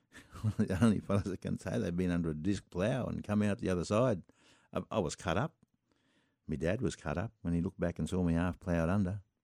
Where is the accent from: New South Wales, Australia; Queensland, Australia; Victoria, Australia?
Queensland, Australia; Theodore; as I grew up on the Dawson River, up in Theodore there in the Dawson Valley, it was one of two cotton producing areas in Queensland in those days.